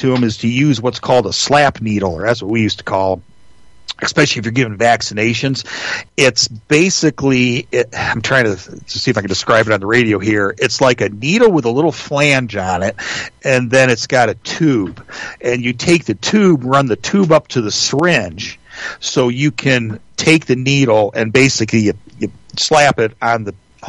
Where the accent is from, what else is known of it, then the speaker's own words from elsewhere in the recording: United States; I like making money. I'm an American. I like making money.